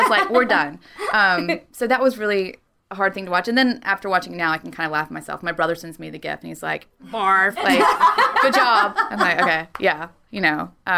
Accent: the South, United States; And growing up in the South, I always kind of was disgusted by that.

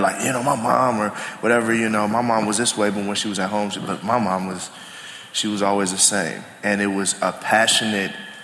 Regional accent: the South, United States; a lot of the frustrations, like growing up in the South

